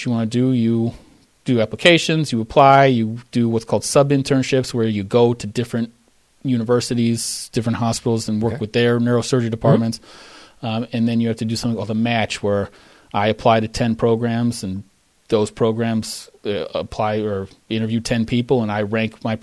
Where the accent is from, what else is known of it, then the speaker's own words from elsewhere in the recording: Chicago, Illinois, United States; now in Grand Rapids, United States; I mean, I lived in Philadelphia for residency. My wife's from New York. I grew up in Chicago.